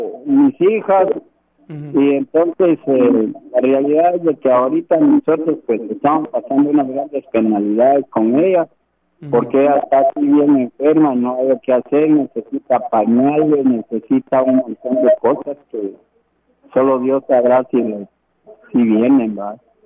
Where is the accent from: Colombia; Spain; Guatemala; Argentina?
Guatemala; por haberme puesto atención como guatemaltecos que somos